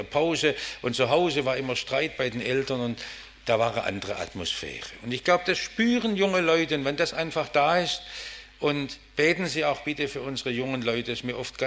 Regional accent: Stuttgart, Baden-Württemberg, Germany; Ich bin ja im Stuttgarter Westen aufgewachsen

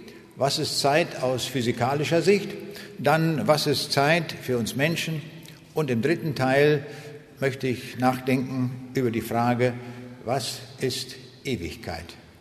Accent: Braunschweig, Lower Saxony, Germany; in Braunschweig, wo ich herkomme und wo ich selbst 30 Jahre lang als leitender Wissenschaftler gearbeitet habe.

